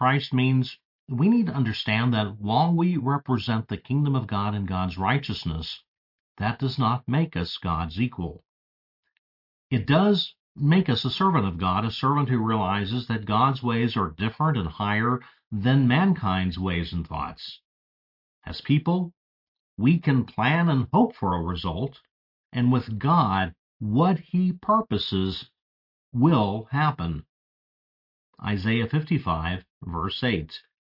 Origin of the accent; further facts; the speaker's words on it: Texas, United States; My home state of Texas requires all public schools to post the Ten Commandments